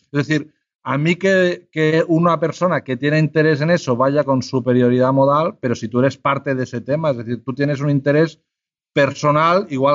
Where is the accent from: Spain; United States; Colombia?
Spain; yo soy un ciudadano de España como todos, ¿no?